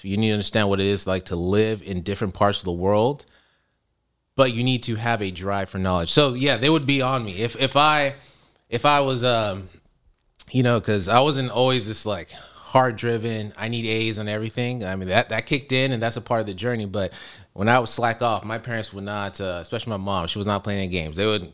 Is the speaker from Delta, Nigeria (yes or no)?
no; Benin City, Edo, Nigeria; So I'm from Benin State, Edo State, actually.